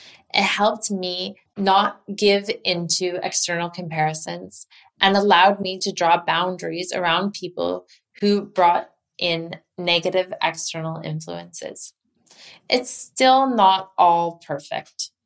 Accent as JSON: {"language": "English", "country": "Canada", "moved": "as an adult", "lives_now": "Mumbai, India", "said": "I am from Canada originally. I moved to Mumbai in 2007 as a very young person."}